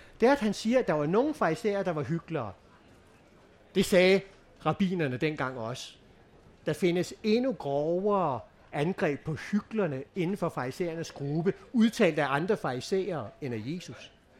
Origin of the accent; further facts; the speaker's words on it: Frederikssund, Capital Region of Denmark, Denmark; min egen lokalavis i Frederikssund, hvor jeg kommer fra.